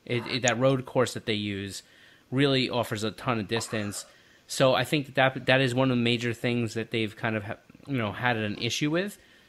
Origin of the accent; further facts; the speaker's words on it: New York, United States; sorry to everybody that's listening from New Jersey, but I share that sentiment, and I'm from New York, so.